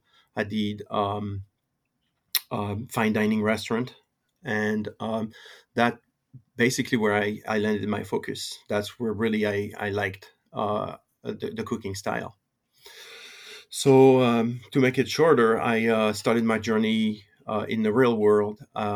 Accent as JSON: {"language": "English", "region": "Loire Valley", "country": "France", "tie": "born or raised there", "said": "I am a French citizen. I grew up in the Loire Valley, and for the most part of my youth, spent it in my mom's kitchen."}